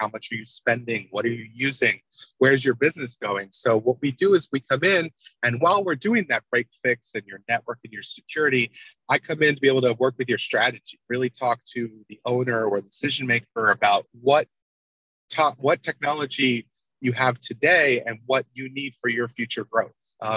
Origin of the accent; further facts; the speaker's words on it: Charlotte, North Carolina, United States; since I grew up in Charlotte, I've visited the Raptor Center.